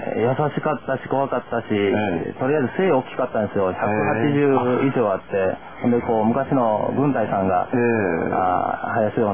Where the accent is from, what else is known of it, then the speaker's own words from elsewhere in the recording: Kamigori, Hyogo, Japan; 兵庫県の、 あの赤穂郡上郡町って。